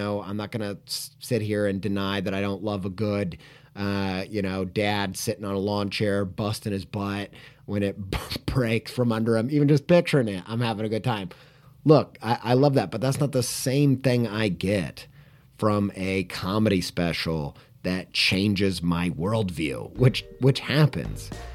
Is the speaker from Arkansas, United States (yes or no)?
no; Indiana, United States; Longtime listeners will know I grew up in Indiana. I lived all over the place, really, but probably in my childhood spent the most time living in Indiana and the southern half of Indiana.